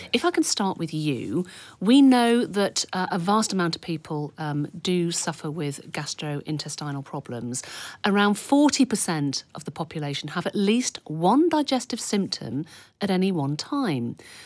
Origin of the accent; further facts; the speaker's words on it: United Kingdom; So we are peculiarly British, aren't